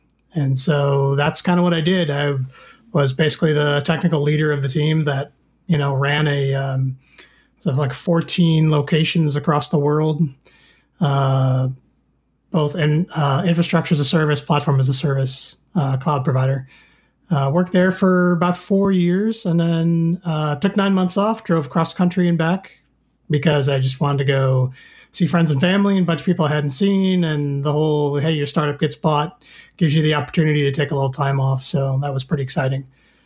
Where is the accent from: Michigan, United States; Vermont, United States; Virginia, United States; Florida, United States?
Michigan, United States; Detroit; also born or lived in Boston / Denver; now in Seattle, United States; I lived in Detroit, the Detroit area where I grew up, also Denver. And then now I live in the Seattle area